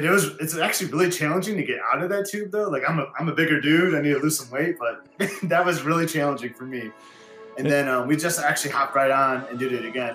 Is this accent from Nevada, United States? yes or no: no; Michigan, United States; As you said, we're from the Mitten, but we flew out of Indianapolis